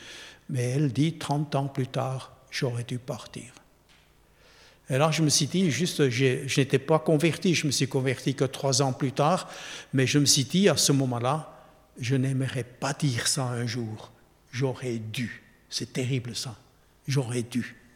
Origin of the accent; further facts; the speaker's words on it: Switzerland; l'église réformée où j'ai grandi en Suisse.